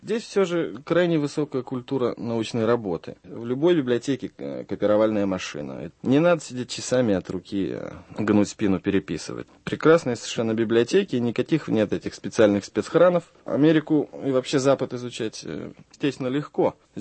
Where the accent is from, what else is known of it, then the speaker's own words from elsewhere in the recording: Moscow, Russia; now in United States; В принципе, я москвич